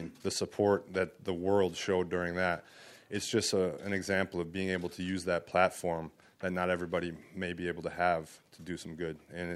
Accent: Wisconsin, United States; So I grew up in Wisconsin. There's a lot of sprint car racing in Wisconsin, and I did. My family and I would go up north a lot back home and watch sprint cars, and that was awesome.

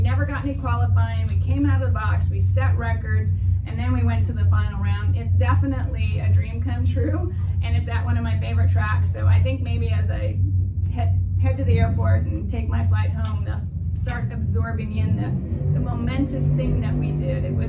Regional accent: West Coast, United States; I'm from the West Coast, but Gainesville is really my second home.

